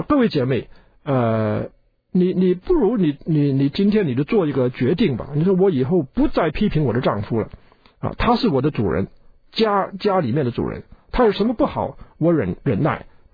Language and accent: Chinese; China; 这点是我们中国人要学的。